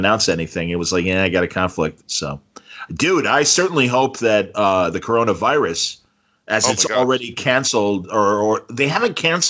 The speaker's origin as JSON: {"language": "English", "region": "England", "country": "United Kingdom", "said": "I know I'm from England."}